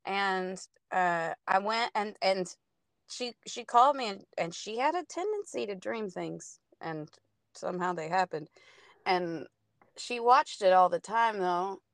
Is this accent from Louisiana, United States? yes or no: no; Oklahoma, United States; I'm really from Oklahoma, yeah.